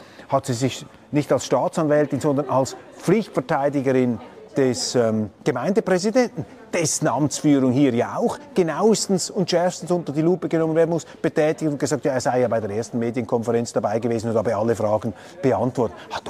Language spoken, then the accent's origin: German; Switzerland; Also die Schweiz gibt hier ein für mich als Schweizer extrem besorgniserregendes Bild ab.